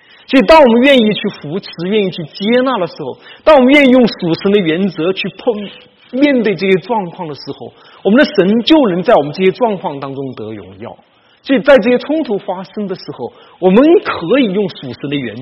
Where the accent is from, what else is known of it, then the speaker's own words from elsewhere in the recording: China; 西方人比我们中国人更习惯或者说更擅长对事不对人